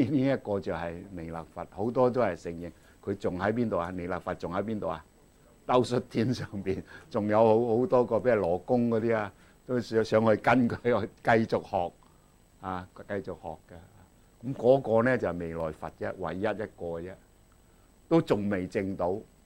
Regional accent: China; 我哋中國人呢就話佢成咗佛，嚟咗中國噶啦。

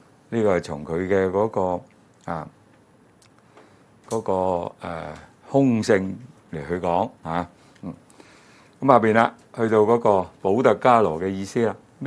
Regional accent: China; 啊，我哋中國人咧就話人死咗咧，嗰、那個魂魄會走出嚟嘅

